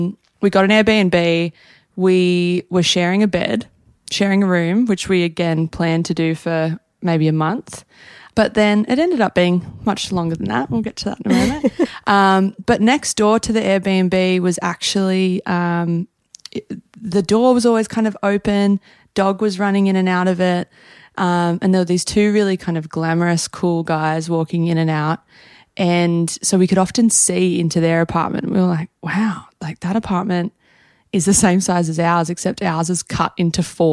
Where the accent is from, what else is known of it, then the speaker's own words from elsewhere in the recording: Australia; oh, we saw you have this beautiful dog. We're Australian. Like, we just want to say hello.